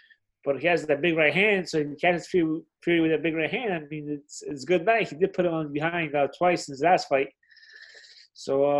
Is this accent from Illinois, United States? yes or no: no; Brooklyn, New York, United States; also born or lived in Poland; even though I'm Polish, I was raised in Brooklyn, New York. So I think I also have a big following of New Yorkers following me and being supportive.